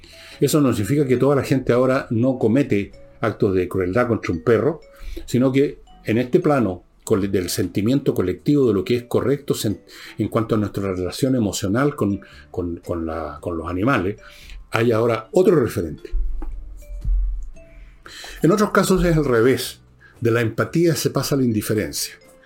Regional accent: Chile; Uno ha visto en el curso de nuestra vida como ciudadanos chilenos

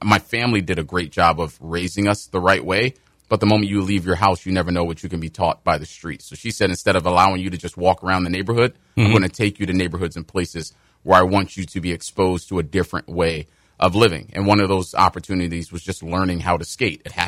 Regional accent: Washington, District of Columbia, United States; Born and raised in Washington, D.C., Chocolate City, as they call it.

